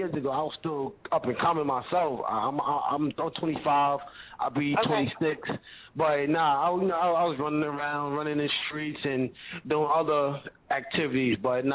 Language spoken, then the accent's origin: English; Brooklyn, New York, United States; I'm from East New York, Brooklyn, man, all day, every day.